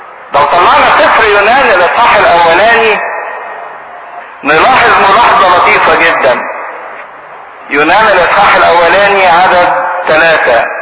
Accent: Egypt; واحنا كمصريين نعتبر من الامم مش من شعب الله المختار.

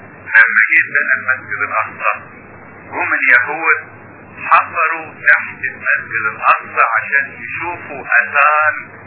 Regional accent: Asyut, Asyut Governorate, Egypt; عندنا في اسيوط

